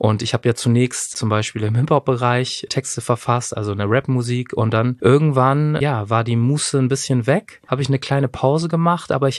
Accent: Germany; weil ich bin ja Deutscher.

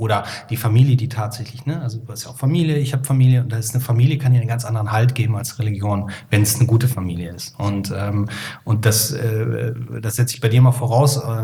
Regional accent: Cologne, North Rhine-Westphalia, Germany; ich persönlich bin nicht katholisch aufgewachsen, aber ich komme ja aus dem Hellige Kölle, da ist ja jeder katholisch

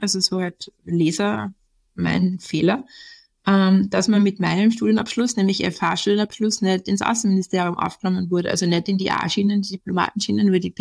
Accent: Austria; selber als Österreicher

